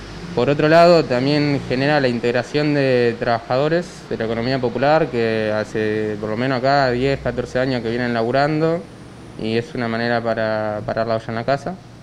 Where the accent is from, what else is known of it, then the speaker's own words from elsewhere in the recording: Luján, Buenos Aires Province, Argentina; soy de Luján.